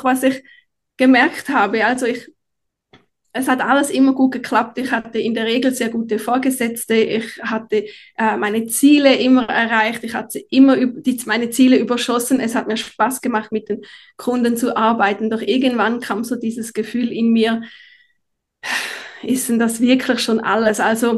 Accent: Switzerland; accent: Swiss; man hört es wahrscheinlich an meinem Dialekt. Ich bin in der Schweiz aufgewachsen. Ich bin immer noch in der Schweiz.

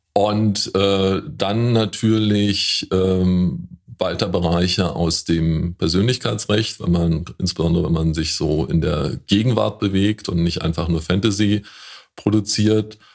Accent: Woltersdorf, Brandenburg, Germany; In Woltersdorf, da wo ich herkomme

